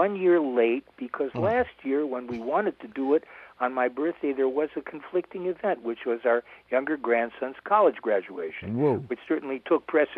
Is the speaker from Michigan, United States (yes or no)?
yes; Detroit, Michigan, United States; in the years when I was growing up in Detroit